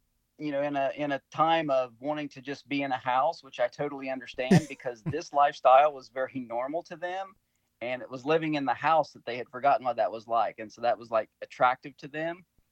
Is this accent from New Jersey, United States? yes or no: no; Ohio, United States; moved away as an adult; Many of our family members had moved away. We just happened to have been born and raised in Ohio. And we were like, why are we still here?